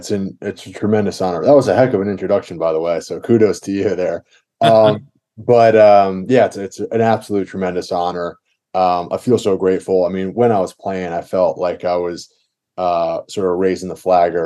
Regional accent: Hastings, New York, United States; Born and raised in Hastings. K through 12, that's a special place in my heart, you know.

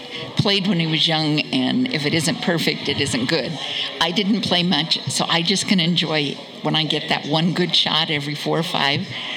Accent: Eugene, Oregon, United States; now in Port Ludlow, United States; Eugene, Oregon.

